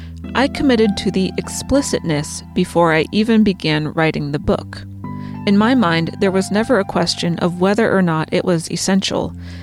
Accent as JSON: {"language": "English", "region": "New England", "country": "United States", "said": "Some of them were superficial, like we're both from New England"}